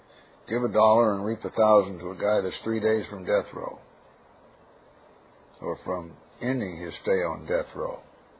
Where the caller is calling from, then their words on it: Dallas, Texas, United States; I'm calling from Dallas.